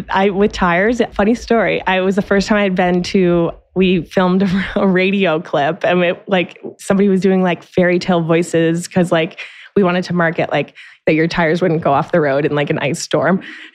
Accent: Boston, Massachusetts, United States; Boston's not known for I'm from Boston, so it's

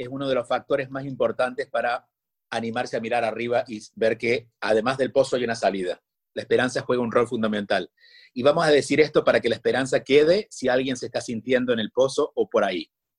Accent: Argentina; Yo soy argentino y se come mucho dulce de leche

